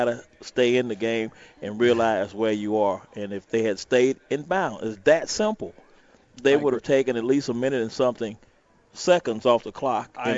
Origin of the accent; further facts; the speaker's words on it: Houston, Texas, United States; I'm from Houston, Texas.